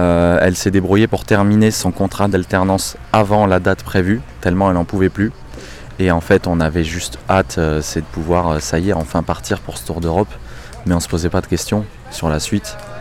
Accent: Toulon, Provence-Alpes-Côte d'Azur, France; On vient de Toulon tous les deux

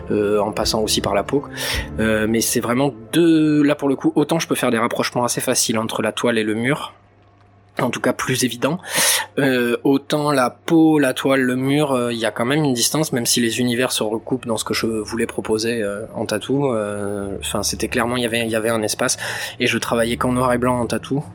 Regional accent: Nouvelle-Aquitaine, France; je viens de Dordogne précisément, et c'est une région qui était empreinte de la préhistoire déjà, parce qu'il y avait énormément de grottes, de fossiles, de silex taillés et tout ça, et aussi très médiéval.

